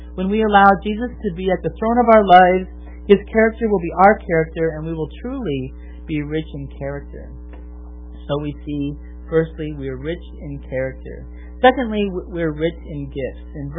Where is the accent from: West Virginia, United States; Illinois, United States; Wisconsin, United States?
Wisconsin, United States; Milwaukee; which I would know because Milwaukee, my hometown, is known for bowling.